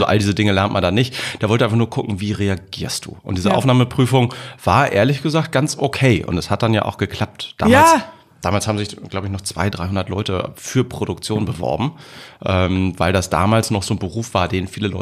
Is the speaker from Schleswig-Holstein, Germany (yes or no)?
yes; Schleswig-Holstein, Germany; born or raised there